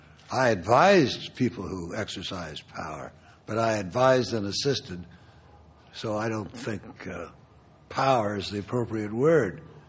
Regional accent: Nebraska, United States; I don't want to repeat everything that's in the first part of the book about my growing up in Nebraska

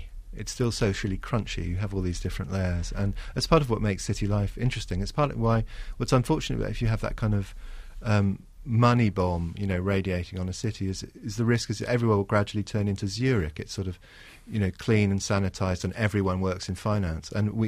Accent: Hong Kong; I grew up in Hong Kong

